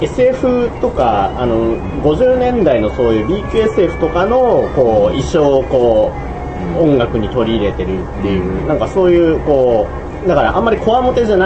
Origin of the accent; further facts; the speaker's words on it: Toyama, Japan; 地元富山なんです